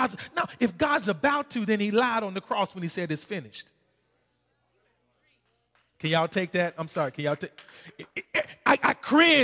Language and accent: English; Arkansas, United States; I'm from Arkansas, from the country.